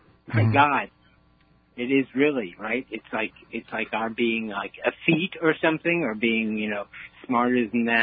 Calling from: Woodstock, New York, United States; I'm calling from Woodstock. I'm listening on the same radio.

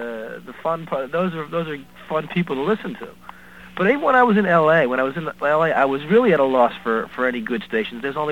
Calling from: Norwalk, Connecticut, United States; Connecticut, Norwalk.

